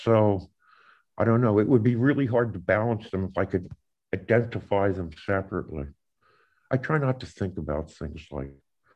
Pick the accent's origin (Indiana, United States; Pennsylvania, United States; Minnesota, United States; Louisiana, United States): Pennsylvania, United States; Philadelphia; I grew up in Philadelphia, and my father was very interested in gathering fish, crabs, and clams from various places in New Jersey.